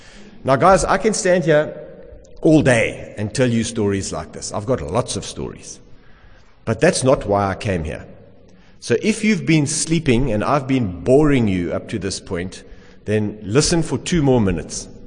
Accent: South Africa; from South Africa

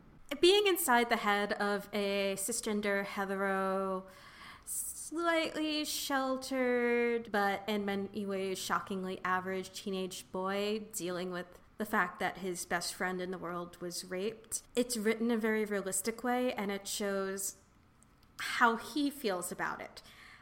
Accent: Brooklyn, New York, United States; I am from New York City. In particular, I am from Brooklyn.

